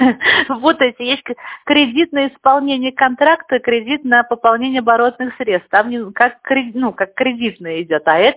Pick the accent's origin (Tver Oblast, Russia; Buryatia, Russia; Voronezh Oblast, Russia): Tver Oblast, Russia; Tver; Территориально? Тверская, Тверь.